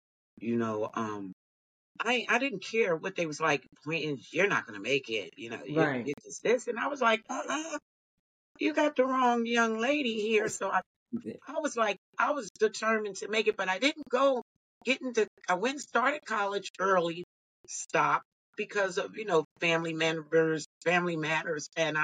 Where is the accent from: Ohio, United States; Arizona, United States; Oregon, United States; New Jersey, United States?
New Jersey, United States; Well, I grew up in New Jersey as a foster child. I didn't know my parents at all.